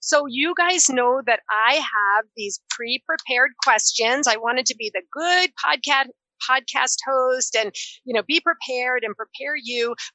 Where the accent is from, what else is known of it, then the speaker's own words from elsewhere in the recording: Newton, Massachusetts, United States; I grew up in Newton Center, Massachusetts. So my first 10 years.